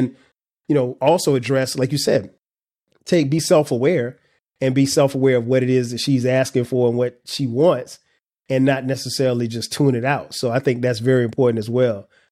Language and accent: English; South Carolina, United States; So she's from Compton and I'm from South Carolina. So it's like two different worlds.